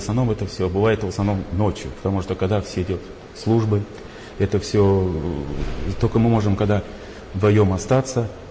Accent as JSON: {"language": "Russian", "town": "Brest", "region": "Brest Region", "country": "Belarus", "said": "Приехал я из Бреста, из города Героя Бреста. Живу рядом с Брестской крепостью."}